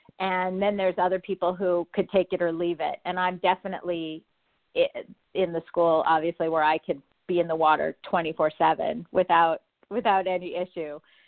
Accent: Montreal, Quebec, Canada; now in California, United States; we moved to California in the 70s, but I'm actually Canadian. I'm from Montreal.

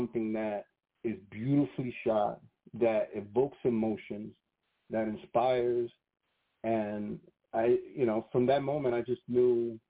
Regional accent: Hartford, Connecticut, United States; So, yeah, so I grew up in Hartford my entire life, born and raised. Bought a home with my wife and raising my family here in Hartford as well.

